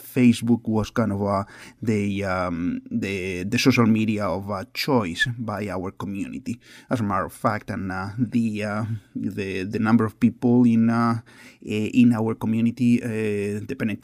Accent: Spain; Since we are from Spain, we have been and many times blamed for certain things.

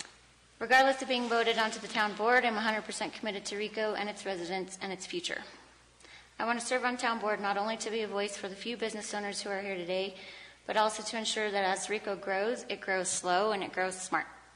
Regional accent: New Mexico, United States; also born or lived in Panama; I grew up in New Mexico.

